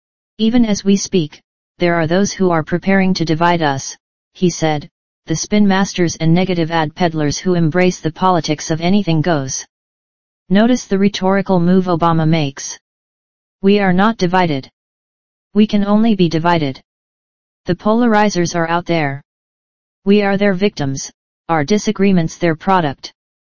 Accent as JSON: {"language": "English", "region": "California", "country": "United States", "said": "Take me. I am an American, Jewish, Caucasian, male, Californian."}